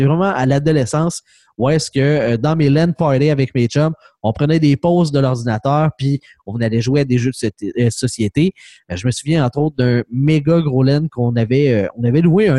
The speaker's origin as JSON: {"language": "French", "region": "Quebec", "country": "Canada", "tie": "born or raised there", "said": "Tu sais, je suis originaire du Lac-Saint-Jean"}